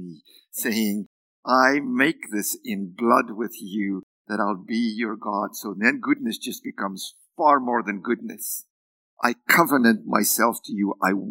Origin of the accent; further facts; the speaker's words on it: South Africa; now in Canada; No, I'm a Canadian too, but a South African Canadian.